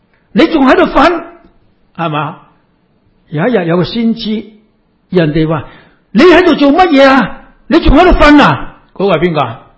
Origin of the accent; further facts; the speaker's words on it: Hong Kong; 你话我哋香港人比其他外国人好得多啦